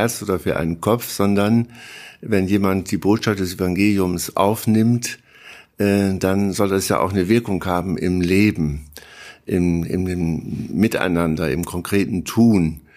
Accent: Germany; Ich bin auch in der Bundesrepublik Deutschland groß geworden. Ich bin also sozusagen auch ein Nachkriegskind.

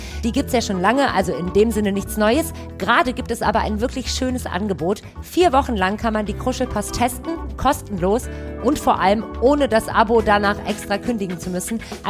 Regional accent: Germany; born or raised there

